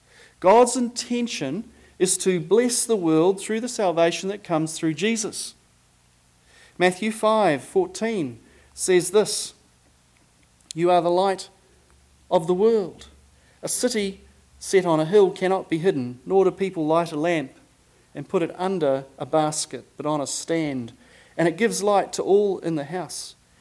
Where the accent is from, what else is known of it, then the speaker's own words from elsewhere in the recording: Papua New Guinea; born there; I was born in Papua New Guinea in a mission station called Angugunak.